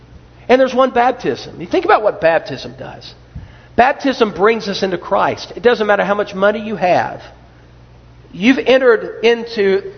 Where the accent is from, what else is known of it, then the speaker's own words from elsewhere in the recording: United States; He grew up in a third world country. I grew up in America.